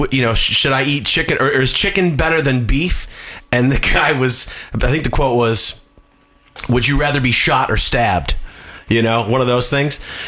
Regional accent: New York, United States; We were raised in New York where like cheeseburgers are, you know, hey, let's get a cheeseburger every day.

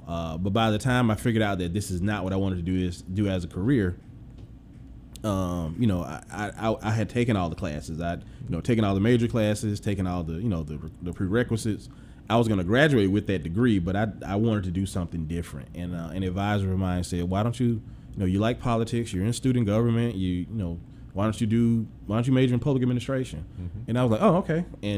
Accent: Greenwood, United States; So so when I think about growing up in Greenwood, all of that permitted an existence that was different from a lot of what was going on in the region.

